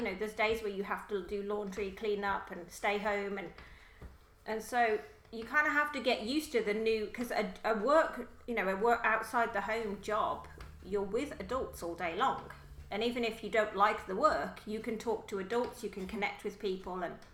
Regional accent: United Kingdom; because I am British and I do have a just biting sense of humor.

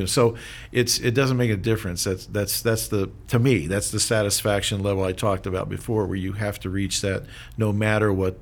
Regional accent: Richmond, Indiana, United States; I'm from Richmond, Indiana, originally.

